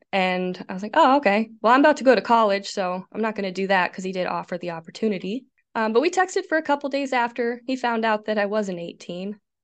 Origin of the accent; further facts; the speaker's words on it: Nebraska, United States; I'm from the Midwest, good old state of Nebraska.